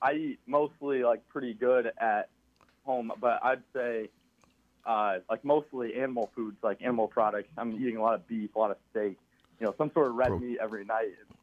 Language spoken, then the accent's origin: English; Okoboji, Iowa, United States; I'm from Okoboji, Iowa.